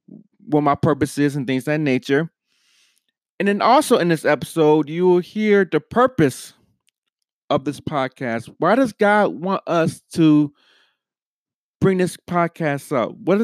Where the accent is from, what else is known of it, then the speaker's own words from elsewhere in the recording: Buffalo, New York, United States; I'm originally from Buffalo, New York, and I went to high school at Hutchinson Central Technical High School.